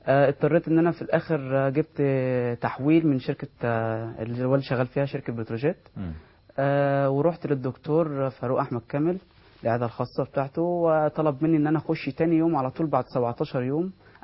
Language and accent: Arabic; Egypt